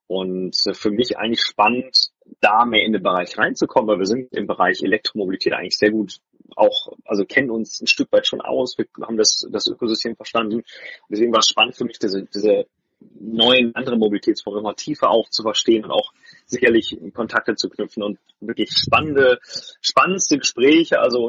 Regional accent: Stuttgart, Baden-Württemberg, Germany; Jetzt kommen wir aus Stuttgart

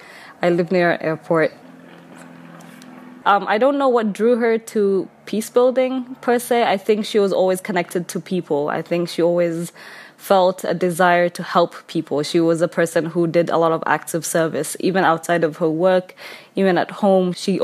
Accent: Kenya; English is a second language; I am from Kenya.

